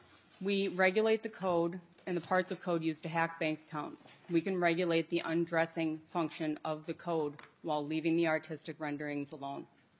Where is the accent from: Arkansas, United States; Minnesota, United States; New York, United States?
Minnesota, United States; Otsego; I'm from Otsego, Minnesota.